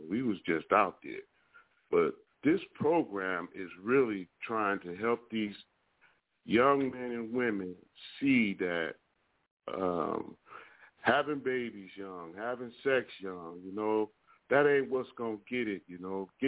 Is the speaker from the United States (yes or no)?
yes; Akron, Ohio, United States; now in Sacramento, United States; I'm 57 years old. I'm originally from Akron, Ohio. I've been living here in Sacramento 16 years